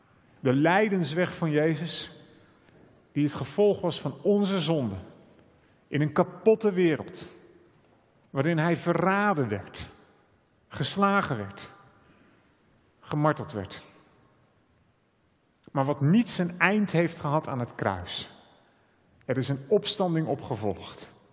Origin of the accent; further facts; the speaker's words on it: Kampen, Overijssel, Netherlands; moved away as an adult; now in Amsterdam, Netherlands; Ik ben geboren en getogen in Kampen en 13 jaar geleden in Amsterdam verhuisd